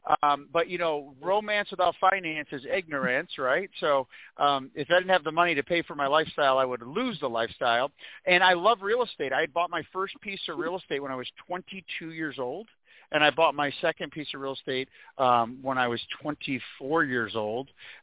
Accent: Syracuse, New York, United States; now in San Diego, United States; And you know, I came from Syracuse, New York. It's miserable in the summer times there, and bad in the winter times.

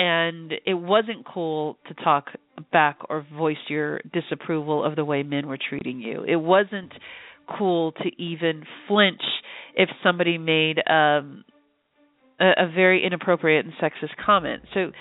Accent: California, United States; especially growing up in the Bay Area

